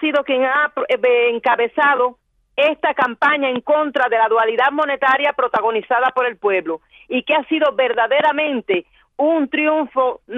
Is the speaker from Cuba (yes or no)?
yes; Cuba; como ciudadanos cubanos